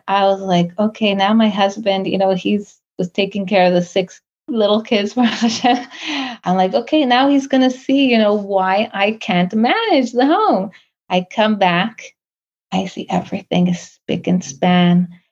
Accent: Canada; I'm a Baal Teshuva. I am from Canada.

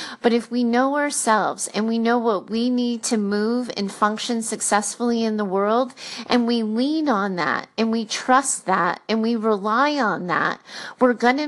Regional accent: Rhode Island, United States; moved away as an adult; now in Boston, United States; I've been in the Northeast since college. And like, I grew up in Rhode Island. And then as far as I went, you know, was college in Boston. And I didn't leave.

